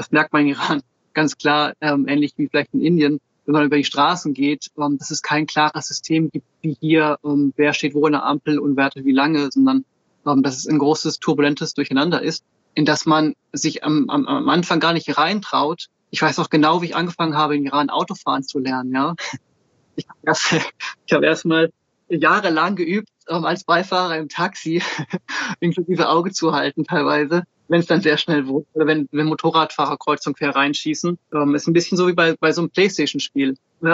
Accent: Switzerland; born there

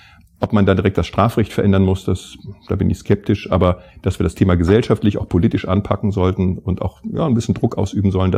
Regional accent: Mönchengladbach, North Rhine-Westphalia, Germany; ich komme ja aus Mönchengladbach, unweit der niederländischen Grenze

